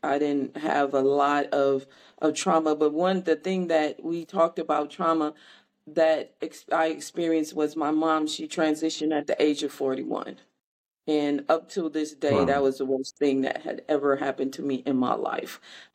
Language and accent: English; Milwaukee, Wisconsin, United States; And I grew up in Milwaukee, and we were we didn't have any need, no need.